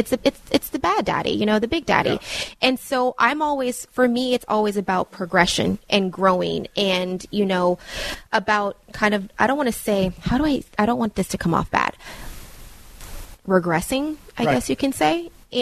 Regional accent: Granada Hills, California, United States; now in North Hollywood, United States; because I'm originally from Granada Hills

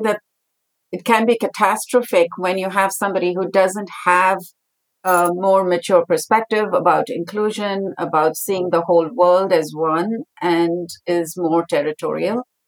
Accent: South India, India; I was raised in India. I grew up in the south of India. In some ways, I was always an outsider. I grew up in the south, but my father was from the north.

